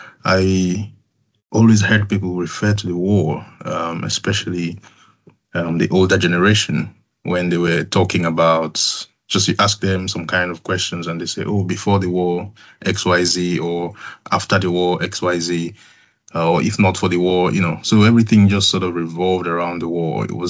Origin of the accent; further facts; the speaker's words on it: Lagos, Nigeria; also born or lived in Eastern Nigeria; even though I was born in Lagos, at the start of my secondary school age, my father wanted me to go back to the East